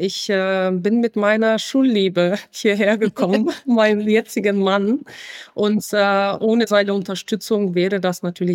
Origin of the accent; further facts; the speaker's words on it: Bulgaria; German is a second language; now in Germany; Ich bin gebürtige Bulgarin und komme aus dem nördlichen Teil des Schwarzen Meeres. Deswegen hatte ich so viele Probleme, mit dem norddeutschen Wetter klarzukommen.